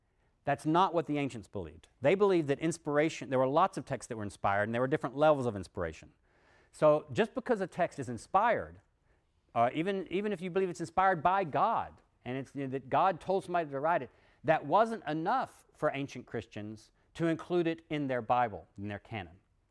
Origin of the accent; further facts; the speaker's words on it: Texas, United States; when I was a kid growing up in Texas, one of our sayings was, "Let's make like a Baptist and split, make like a Baptist church and split."